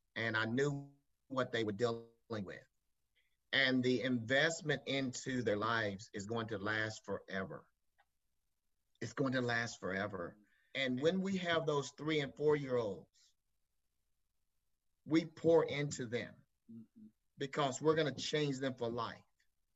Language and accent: English; Bowling Green, United States; Really, I was born and raised in Bowling Green, grew up as a one of nine children, both parents here in Bowling Green.